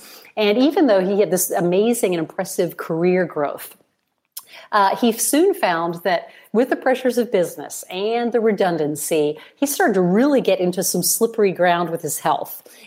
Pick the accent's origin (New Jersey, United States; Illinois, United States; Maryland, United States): Illinois, United States; Chicago; born there; I was born in Chicago. And so, you know, we're immigrants